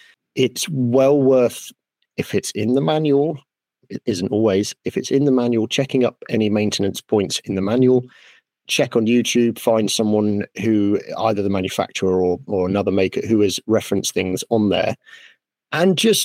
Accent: United Kingdom; I'm a woodworker from Great Britain.

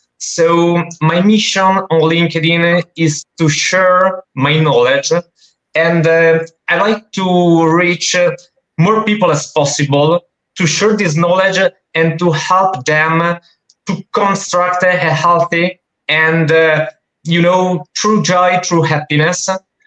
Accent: Lombardy, Italy; English is a second language; I'm from Italy. I live in a little country nearby Milano.

